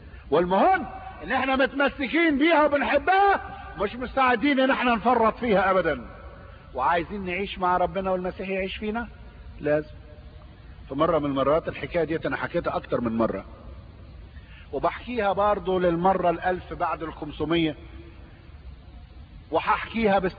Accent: Egypt; دعيت الى نهضة في بلد اسمها إثنة عندنا في مصر، في الصعيد، مدينة حلوة جدا وجميلة.

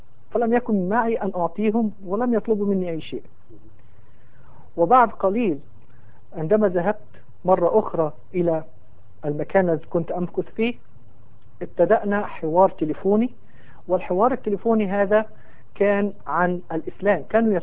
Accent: Alexandria, Alexandria Governorate, Egypt; born or raised there

